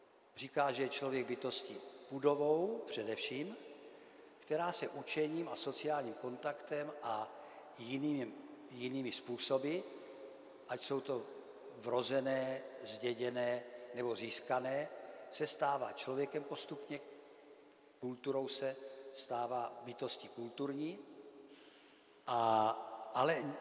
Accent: Moravia, Czechia; já jsem Moravák.

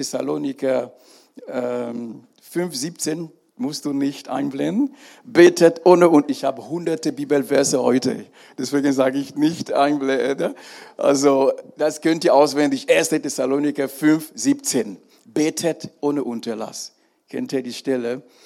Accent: Cameroon; born there; German is a second language; Und ich kenne das auch in Kamerun, wo ich geboren bin.

